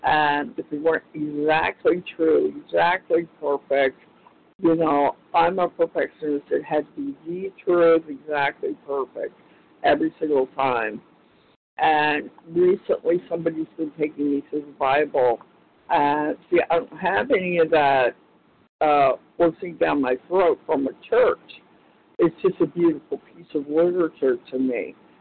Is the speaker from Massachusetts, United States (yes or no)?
no; Florida, United States; I'm from Florida.